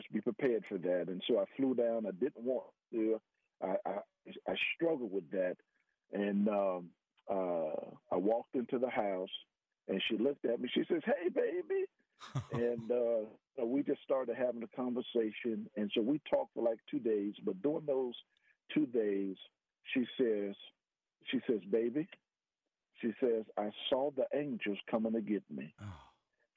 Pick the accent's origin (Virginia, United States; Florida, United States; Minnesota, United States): Florida, United States; Miami; also born or lived in Philadelphia; My previous roommate, his name was Renzo. He was also from Miami.